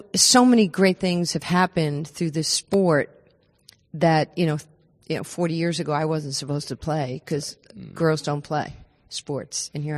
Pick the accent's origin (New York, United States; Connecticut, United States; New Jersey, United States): New York, United States; I was this, you know, poor little redheaded Jewish kid growing up in New York who happened to be a girl.